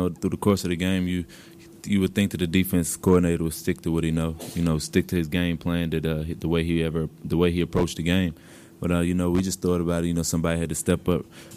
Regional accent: Charlotte, North Carolina, United States; Charlotte's my hometown, so you know, it'll be a lot of family there.

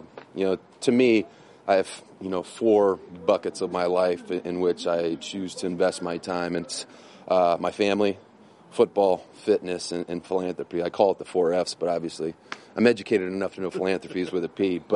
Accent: Terre Haute, Indiana, United States; I remember going to Colts training camp when they had it in my hometown in Terre Haute, Indiana

